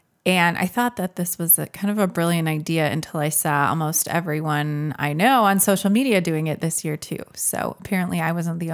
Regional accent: Minnesota, United States; now in Indiana, United States; And even being born and raised in Minnesota does not help me to embrace the winter season. Somehow growing up in it, I survived, but now that I live in Indiana, I've become a little bit of a wuss about winter.

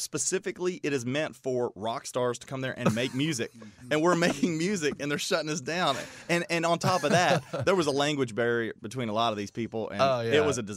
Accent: Bardstown, Kentucky, United States; nothing against Pikeville. definitely Bartstown.

